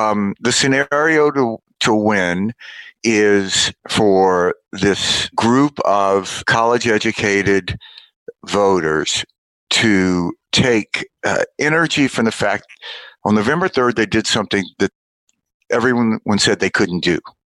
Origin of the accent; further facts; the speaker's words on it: Mississippi, United States; if you take a state like my home state of Mississippi